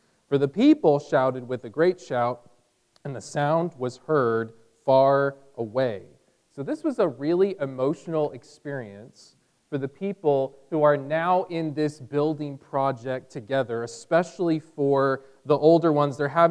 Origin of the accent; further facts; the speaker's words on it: California, United States; I come from originally from California and San Francisco Bay Area, and my family knows about earthquakes.